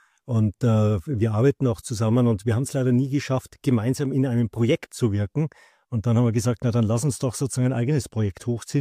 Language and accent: German; Vienna, Austria; moved away as an adult; also born or lived in Frankfurt; now in Berlin, Germany; seit 13 Jahren, wohne ich in Berlin und bin aber, wenn ich ehrlich bin, ein Austro-Berliner. Also bin geboren in Österreich, in Wien sozusagen zur Schule gegangen, dort studiert. Und mich hat es dann Mitte der 90er nach Deutschland verschlagen. Zuerst nach Frankfurt für 10 Jahre und jetzt deutlich länger schon in Berlin.